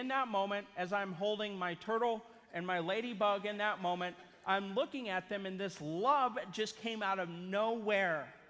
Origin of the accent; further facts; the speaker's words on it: Missouri, United States; I'm originally from Missouri, so I'm a Kansas City Chiefs fan.